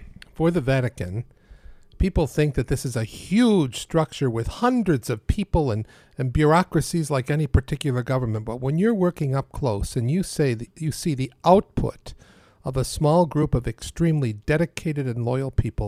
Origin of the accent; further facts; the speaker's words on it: Rochester, New York, United States; I grew up in Rochester, New York.